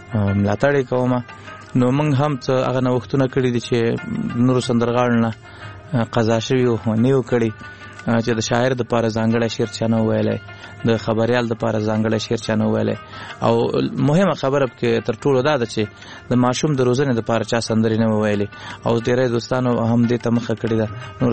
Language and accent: Pashto; Kunduz, Afghanistan; born or raised there; also born or lived in Laghman, Afghanistan